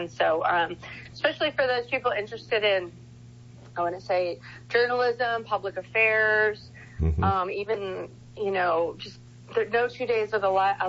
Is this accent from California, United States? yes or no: yes; California, United States; So being born and raised in California, I feel like I really haven't explored any places